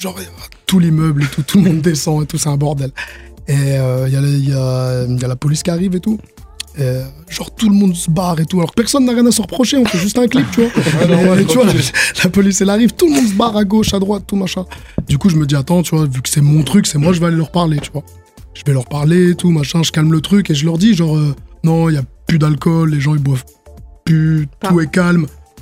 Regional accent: Vesoul, Bourgogne-Franche-Comté, France; now in Nancy, France; Moi, je suis juste à côté de Vesoul, tu vois.

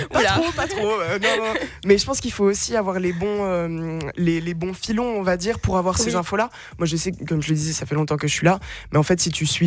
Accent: Nancy, Grand Est, France; Moi, j'ai grandi à Nancy. Ma famille est à Nancy depuis des centaines d'années. Je suis un énorme flexeur d'être plus grand Lorrain de cette terre.

